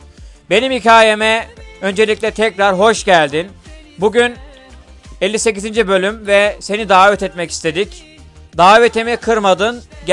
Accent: Soma, Manisa, Turkey; Bugün mikrofonlar memleketim Manisa Soma'da.

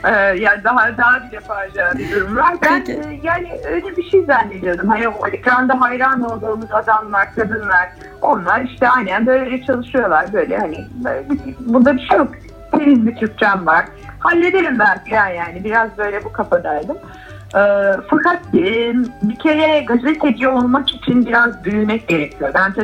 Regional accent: Ankara, Turkey; Ankara'daki bir apartman dairesinde hayata başlamış bir tek çocuğum. Ankaralıyım. Orada doğdum, orada büyüdüm. Ailem devlet memuriyetinden emekli.

